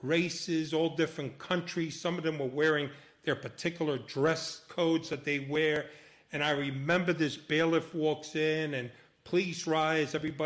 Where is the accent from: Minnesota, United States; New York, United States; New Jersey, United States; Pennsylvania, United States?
New York, United States; New York City; I grew up in the Bronx, Washington Heights, and my neighborhood, you either became a cop or you were chased by one, you know.